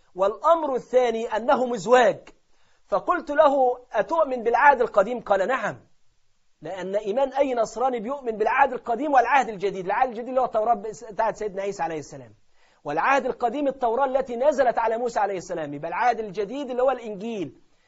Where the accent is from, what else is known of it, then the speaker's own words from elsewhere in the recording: Egypt; وبيدخلوه عندنا في مصر وفي الدول العربية